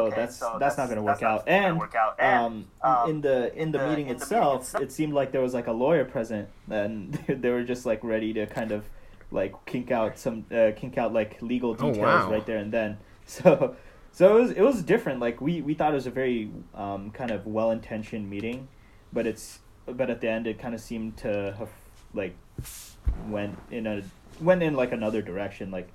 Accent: California, United States; I grew up in the Bay Area. So I went to school here for most of my life and ended up staying in the Bay Area.

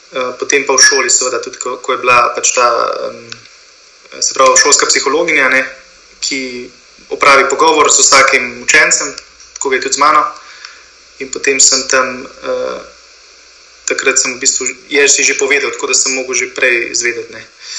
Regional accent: Kamnik, Central Slovenia, Slovenia; ker jaz sem iz Kamnika

